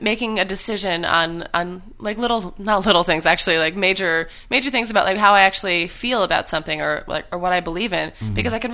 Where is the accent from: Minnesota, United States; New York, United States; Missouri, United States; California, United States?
New York, United States; I do. Really? I'm a New Yorker.